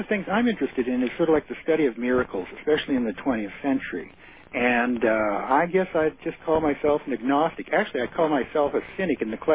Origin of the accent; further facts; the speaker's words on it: Kansas, United States; I mean, I grew up in Kansas listening to soul music.